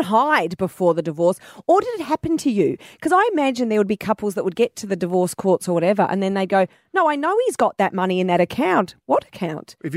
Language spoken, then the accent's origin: English; South Africa; We're South African.